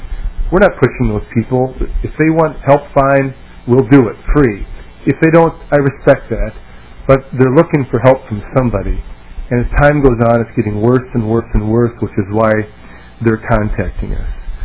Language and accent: English; Minnesota, United States; And as a Minnesotan, I want closure too for the state of Minnesota.